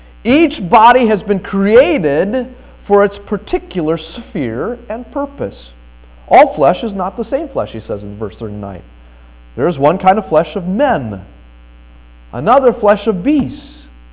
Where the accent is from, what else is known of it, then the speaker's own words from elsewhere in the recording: Colorado, United States; born there; Folks, I was born in the Colorado Rockies.